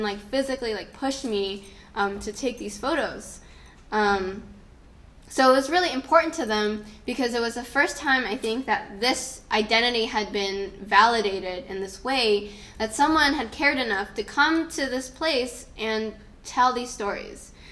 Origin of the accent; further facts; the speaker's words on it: China; also born or lived in Malaysia; When I went back to Malaysia, because I grew up in China, my cousins would call me China girl.